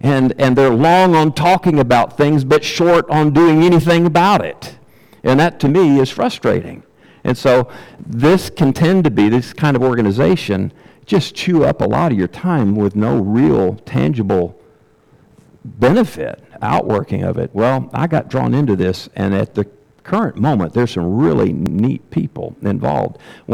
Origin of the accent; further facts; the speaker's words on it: United States; As an American, my culture raised with time is money.